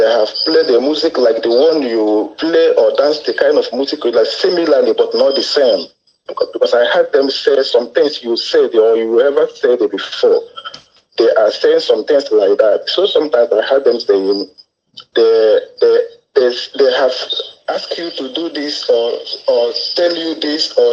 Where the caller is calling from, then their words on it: Jakarta, Indonesia; I'm calling from Indonesia, Jakarta, Indonesia.